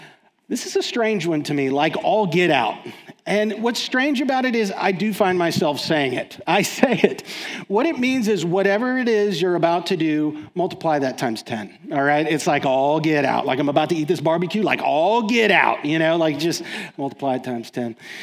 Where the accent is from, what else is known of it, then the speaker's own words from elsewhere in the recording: Texas, United States; Now, I'm from Texas.